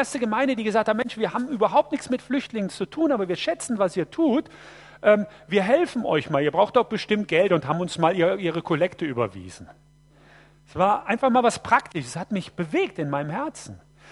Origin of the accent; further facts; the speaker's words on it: North Rhine-Westphalia, Germany; Ich bin geboren und aufgewachsen am Niederrhein in Nordrhein-Westfalen. Das ist katholisch, streng katholisch, war aber nicht gläubig.